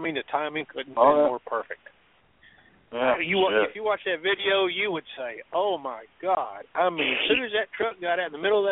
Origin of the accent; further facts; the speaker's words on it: DeSoto, Texas, United States; Yeah, DeSoto, Texas. My hometown.